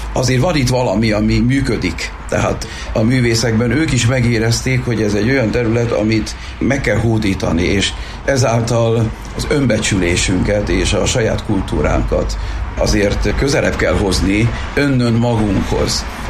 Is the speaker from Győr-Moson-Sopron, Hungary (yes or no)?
no; Sajókazinc, Borsod-Abaúj-Zemplén, Hungary; hogy a szomszéd faluban születtem Edelénytől egy jó két nagy lépésre, Sajó Kazinci legény vagyok, ahogy egymás között beszélgetni szoktunk. Ezt ugye hozzákapcsolták ezt a falut Kazincbarcikához.